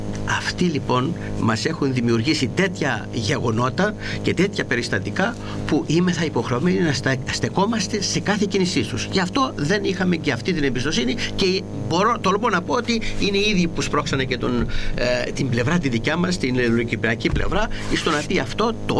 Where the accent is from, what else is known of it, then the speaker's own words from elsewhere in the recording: Cyprus; εμείς οι Κύπροι την αξιοπρέπεια αυτή την κρατήσαμε